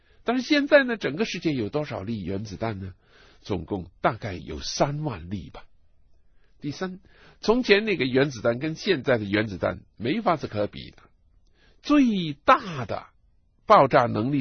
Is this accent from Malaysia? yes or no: no; China; born there; 原来我出生在日本人侵略我们中国的那个年头